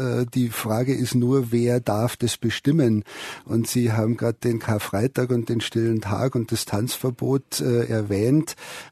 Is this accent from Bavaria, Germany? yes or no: yes; Bavaria, Germany; ich komme aus Bayern, wie man vielleicht aus meiner Sprachfärbung vernehmen kann.